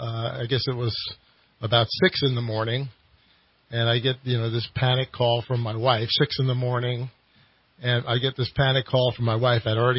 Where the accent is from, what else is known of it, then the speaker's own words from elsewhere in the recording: New York, United States; I'm a New Yorker.